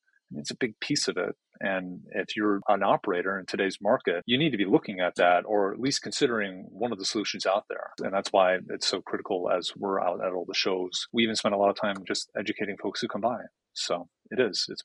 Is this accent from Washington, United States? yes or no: no; Minneapolis, Minnesota, United States; also born or lived in St. Paul; to come back to my hometown, you know, Minneapolis and St. Paul